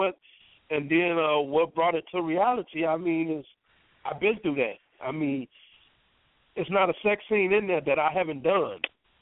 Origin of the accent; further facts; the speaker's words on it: Chicago, Illinois, United States; Well, I'm from Chicago. 45 years old.